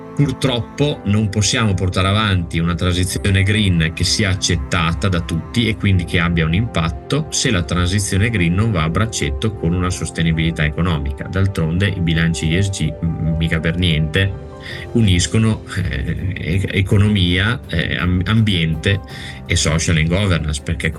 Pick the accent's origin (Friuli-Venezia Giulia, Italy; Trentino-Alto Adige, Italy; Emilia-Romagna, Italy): Emilia-Romagna, Italy; Parma; Io vengo da Parma, quindi chi meglio di me può avere un attaccamento all'enogastronomia italiana.